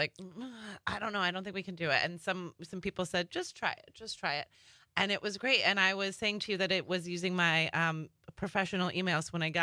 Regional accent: Colorado, United States; I'm from Colorado, where the sun really shines a lot more. So that was a big transition to come here. I was like, it is gray. There's gray in the Midwest, friends.

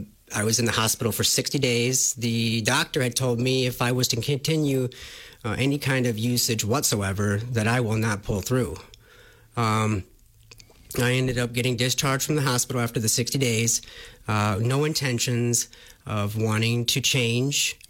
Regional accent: Green Bay, Wisconsin, United States; also born or lived in Racine, United States; Well, I was born in Racine, and I grew up in Green Bay, and been battling addiction since I was 13 years old. I thought that moving out here to Richland Center would change everything.

